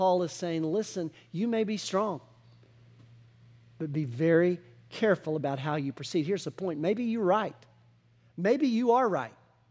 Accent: Texas, United States; And I have to realize that even as a Texan, even as a very proud Texan, a lot of my culture in that regard isn't biblical.

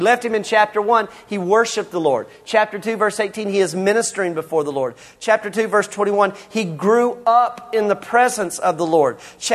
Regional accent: Canyon, United States; I remember growing up, I'm from Canyon

